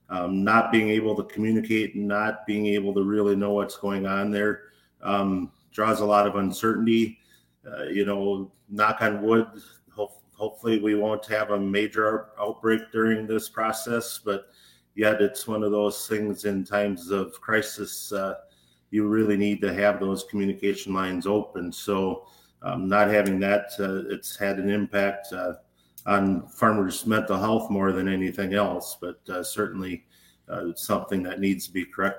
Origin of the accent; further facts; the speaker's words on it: Cashton, Wisconsin, United States; if there's an outbreak in Cashton, Wisconsin, which is my hometown, of any kind of health concern